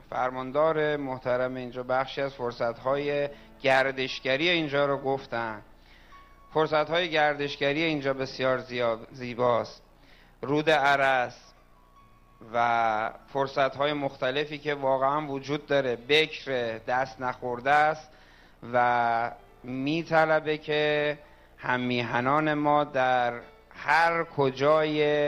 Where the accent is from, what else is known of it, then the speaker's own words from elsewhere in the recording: Tehran, Tehran Province, Iran; والا من خودم تهرانم